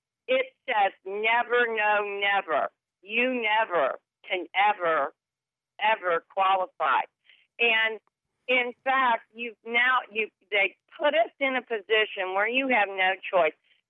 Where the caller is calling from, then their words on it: Cincinnati, Ohio, United States; I'm calling from Cincinnati, and I watch the show all the time